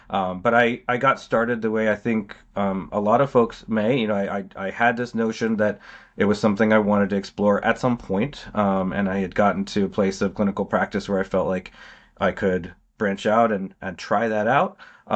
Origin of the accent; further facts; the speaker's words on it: Boston, Massachusetts, United States; now in Maryland, United States; Yeah, I'm from Boston originally. Yeah, okay. I grew up around Boston, and I was there for, you know, most of my life. Went to school there, got training there, and then moved down to Maryland after residency